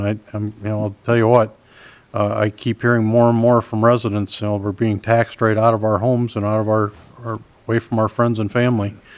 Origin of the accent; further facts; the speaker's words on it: Red Wing, Minnesota, United States; my hometown of Red Wing is very nervous about these new levels